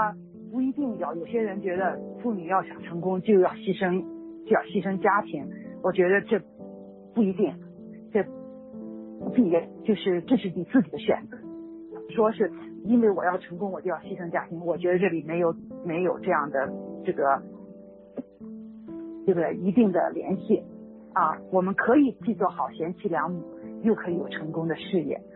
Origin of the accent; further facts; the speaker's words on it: China; 我在中国长大的时候